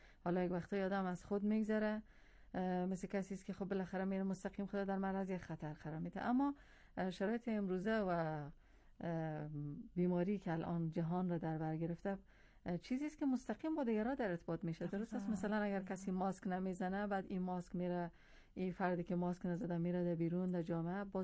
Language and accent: Persian; Iran; من به عنوان یک ایرانی شاهد هستم